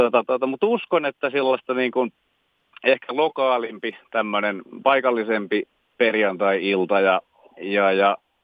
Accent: Ikaalinen, Pirkanmaa, Finland; mä oon paljasjalkainen ikaalilainen ja kyllä mä sanoisin, että tässä nyt 40 vuotta, kun on tällä hetkellä täynnä

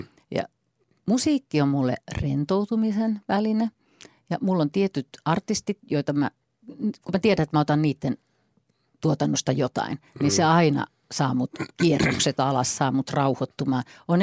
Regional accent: Vaasa, Ostrobothnia, Finland; Mä oon Vaasasta kotoisin, eli niin mä oon näitä kustfolket, eli merenranta-ihmisiä rannikon kanssa. Sen ajan Vaasa, mihin mä synnyin, oli tavattoman kaksikielinen. Siellä oli ruotsin kieli ja suomen kieli.

